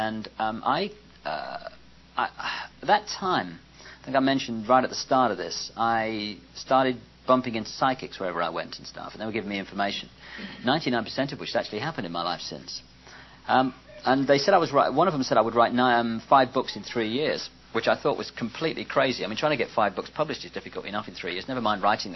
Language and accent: English; England, United Kingdom; So what I've done, being English, I've seen there's a plane going in about 20 minutes.